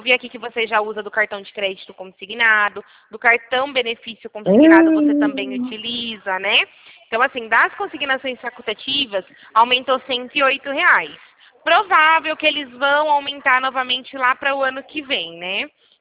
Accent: Rio Claro, São Paulo, Brazil; A gente é do interior de São Paulo, Rio Claro.

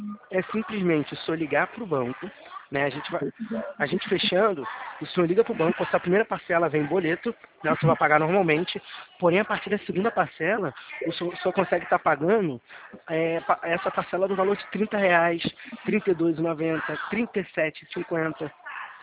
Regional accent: Campo Grande, Brazil; eu sou de Campo Grande.

